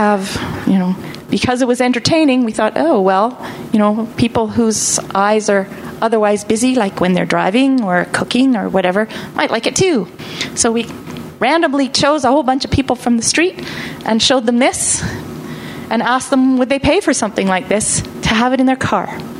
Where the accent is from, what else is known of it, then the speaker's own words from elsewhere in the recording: Thunder Bay, Ontario, Canada; I'm from Thunder Bay. It takes me about 18 hours to drive from Toronto to Thunder Bay.